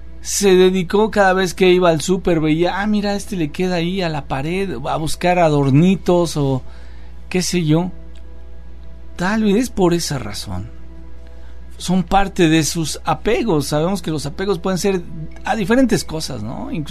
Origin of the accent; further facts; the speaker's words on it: Mexico; mexicanos también somos americanos, cierto, sí, tienes razón.